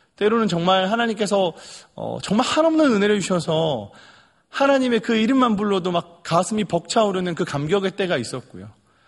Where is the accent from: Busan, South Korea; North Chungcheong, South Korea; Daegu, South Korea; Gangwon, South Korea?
Busan, South Korea; 저도 얼굴은 서울 사람 같은데요. 저는 고향이 저희 나라의 중심인 부산이 제 고향입니다.